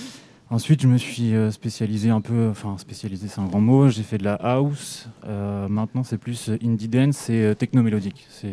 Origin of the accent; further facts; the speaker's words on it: Rennes, Brittany, France; Mais sinon, nous, à la base, on vient de Rennes. Du coup, on est resté sur la scène rennaise.